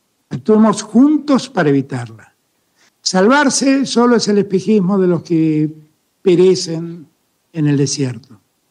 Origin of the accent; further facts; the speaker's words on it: Argentina; Agradecemos como argentinos a los países iberoamericanos el respaldo continuo al llamado a la reanudación de las negociaciones